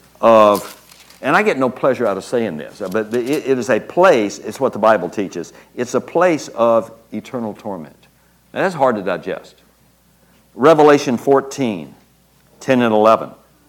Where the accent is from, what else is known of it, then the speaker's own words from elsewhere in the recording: Montgomery, Alabama, United States; heard the gospel being preached by Billy Graham at the crusade he came in my hometown in Montgomery, Alabama.